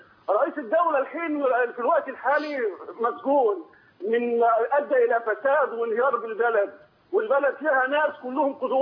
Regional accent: Egypt; وإحنا جميعا كمصريين

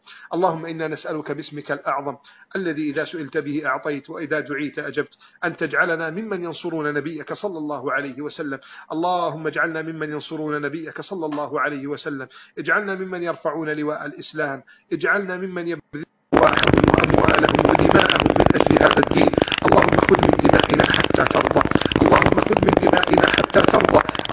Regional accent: Egypt; أن تحفظ بلدنا مصر

